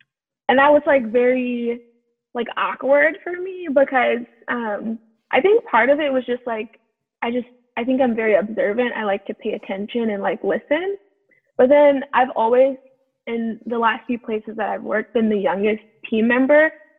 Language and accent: English; South Carolina, United States; I was born and raised in the South, in South Carolina